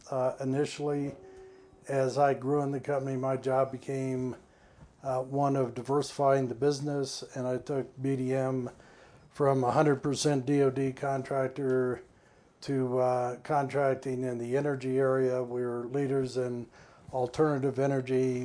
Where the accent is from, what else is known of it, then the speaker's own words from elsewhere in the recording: Colorado, United States; Okay, I grew up mostly in Colorado. My family's my dad's family goes back in Colorado to the Gold Rush era and that sort of thing.